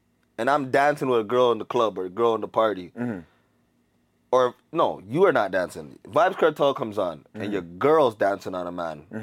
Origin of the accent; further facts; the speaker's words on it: Jamaica; I'm Jamaican.